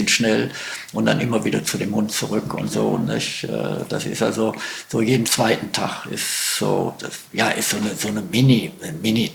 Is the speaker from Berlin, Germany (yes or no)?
no; Schleswig-Holstein, Germany; ich bin aus Schleswig-Holstein, wir haben auch einen Berg, der ist 165 Meter hoch.